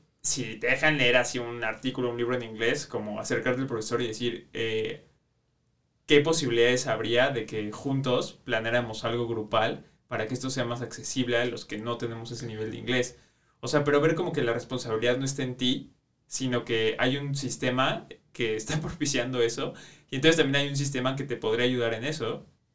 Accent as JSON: {"language": "Spanish", "country": "Mexico", "accent": "Mexican", "said": "Y para mí mi flow pues no tiene necesariamente que ver con mi acento mexicano"}